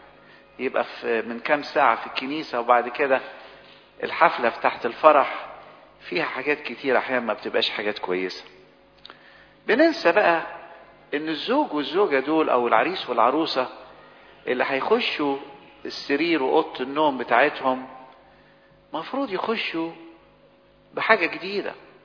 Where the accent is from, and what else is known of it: Egypt